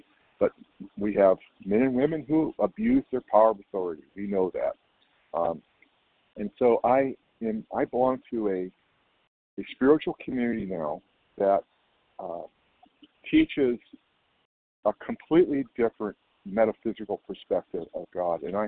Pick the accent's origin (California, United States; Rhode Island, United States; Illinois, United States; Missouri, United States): California, United States; I'm from California.